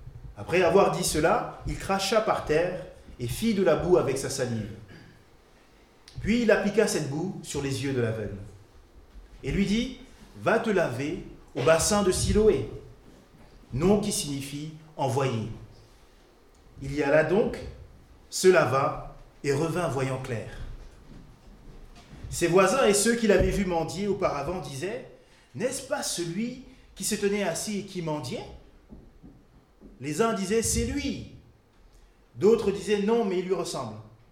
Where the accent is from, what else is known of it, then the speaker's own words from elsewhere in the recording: Chad; now in Besançon, France; Je suis membre de l'église évangélique de la Bonne Nouvelle de Besançon. Je suis originaire aussi du Tchad, un pays d'Afrique centrale. Et ça va faire depuis 7 ans que je vis à Besançon.